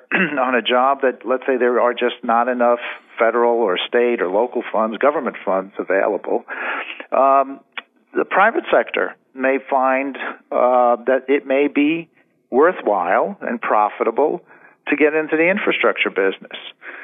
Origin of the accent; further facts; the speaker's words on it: Brooklyn, New York, United States; born there; I was born in Brooklyn myself, so I can relate.